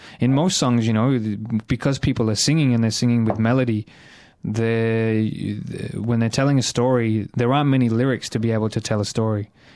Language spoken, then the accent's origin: English; Australia; being born and brought up in Australia, going through school